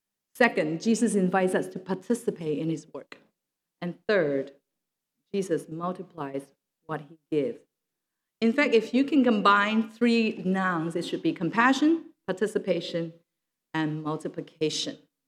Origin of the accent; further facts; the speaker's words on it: Alberta, Canada; When I come to the city of Vancouver, guess what? I'm from Alberta